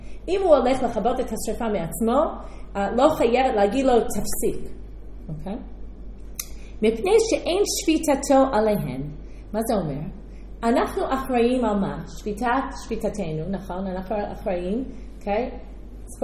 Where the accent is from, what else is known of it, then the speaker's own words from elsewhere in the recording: United States; now in Israel; כשאני גדלתי בארצות הברית זה היה מאוד מקובל